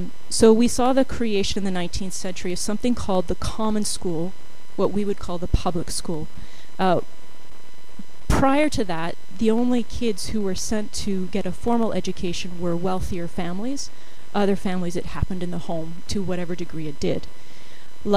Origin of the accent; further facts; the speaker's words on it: Canada; because I'm Canadian, I wanted to get to Canada.